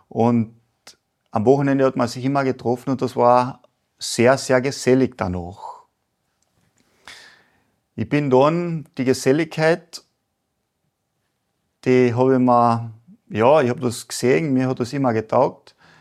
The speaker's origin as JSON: {"language": "German", "region": "Carinthia", "country": "Austria", "tie": "born or raised there", "said": "Ja, ich komme von Kärnten, das ist ganz im Süden von Österreich."}